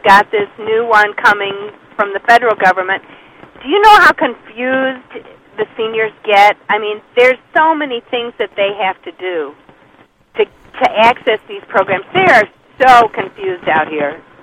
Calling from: Pontiac, Illinois, United States; I'm calling from Pontiac, Illinois, and I'm a frontline senior worker.

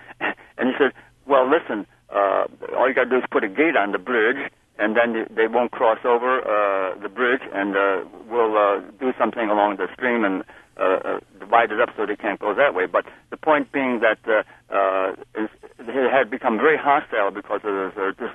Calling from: Chicago, Illinois, United States

